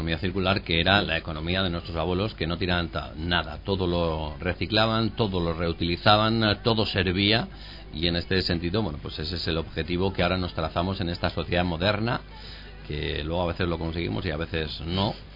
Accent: Salamanca, Castile and León, Spain; Somos así los salmantinos, también los españoles, y los charros

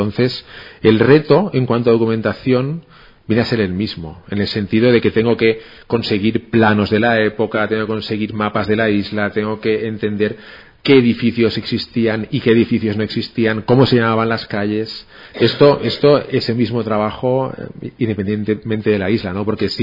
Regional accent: Ibiza, Balearic Islands, Spain; Los ibicencos siempre decimos que Mallorca es una isla muy bonita, pero que está llena de mallorquines.

